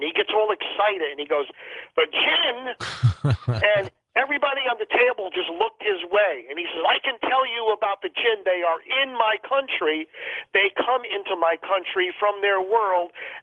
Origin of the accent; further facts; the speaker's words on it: United States; had to get out of my American clothes and dress in more traditional clothes because I was a target as an American